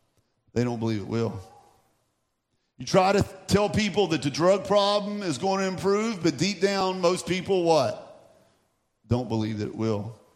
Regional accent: West Virginia, United States; because I'm from West Virginia, because I'm from Appalachia, I can say this

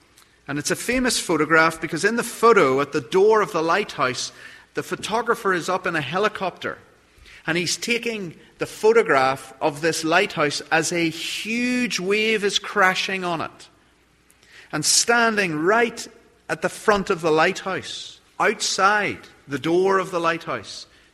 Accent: Belfast, Northern Ireland, United Kingdom; I'm from Belfast, not in Texas, but in Northern Ireland.

